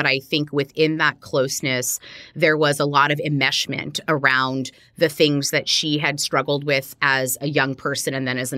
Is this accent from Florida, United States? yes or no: yes; Miami, Florida, United States; I grew up in Miami, Florida in the 80s.